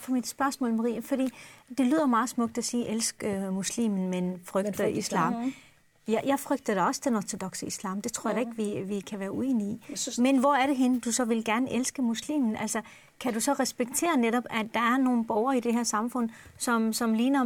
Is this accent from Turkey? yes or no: yes; Turkey; nu min rød i Tyrkiet, om du kommer fra den ene by, hvor jeg kommer fra, eller nabolandsbyen